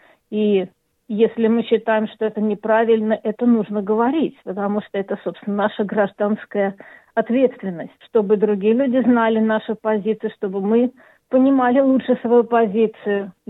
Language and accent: Russian; Chernogolovka, Moscow Oblast, Russia; moved away as an adult; now in Australia; Я приехала из Московской области, используя модное слово из Наукограда, Черноголовки, и здесь продолжаю работать в науке.